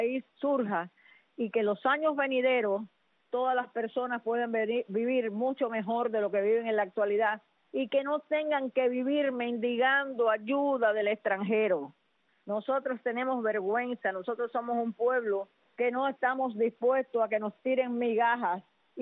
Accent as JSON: {"language": "Spanish", "region": "Havana", "country": "Cuba", "tie": "born there", "said": "Yo nací en El Vedado, en La Habana, y amaba a mi patria y nunca la he olvidado."}